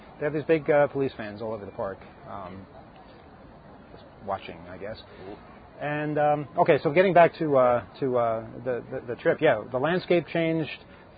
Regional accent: United States; I am American, and you know, I haven't had any issues with people about anything.

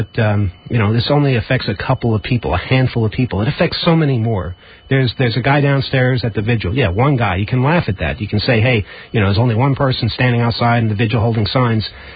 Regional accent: New York, United States; And the subject turned into, where are you from? And I said I was from New York.

